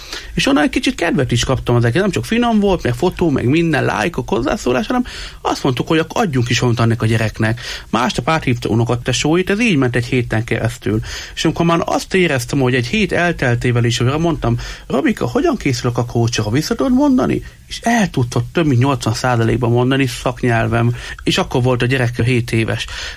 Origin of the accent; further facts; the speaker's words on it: Miskolc, Borsod-Abaúj-Zemplén, Hungary; És én a Miskolci gyermekvárosban nőttem fel